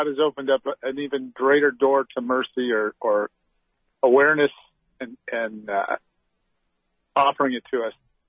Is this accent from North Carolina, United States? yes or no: no; California, United States; from California.